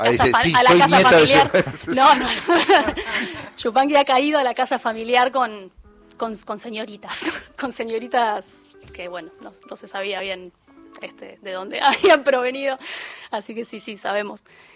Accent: Buenos Aires, Argentina; Sí, soy porteña.

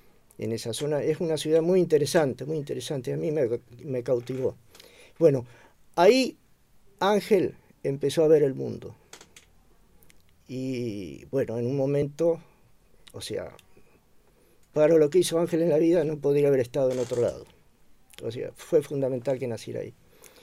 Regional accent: Pilar, Buenos Aires Province, Argentina; yo nací en Capital y me crié en Pilar, 50 kilómetros de Capital.

